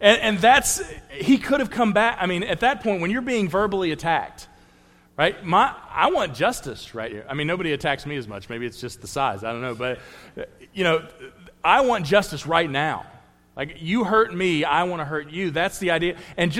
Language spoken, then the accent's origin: English; United States; born there; I'm really thankful that I was born in America.